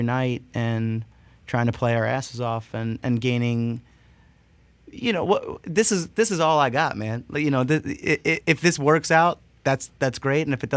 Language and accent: English; East Coast, United States; I'm from the from the East Coast.